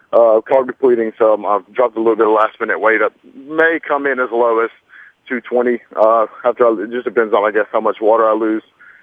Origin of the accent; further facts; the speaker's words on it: Lake City, Florida, United States; now in Gainesville, United States; I am from Lake City, Florida. It's just north of Gainesville. I actually live in Gainesville now.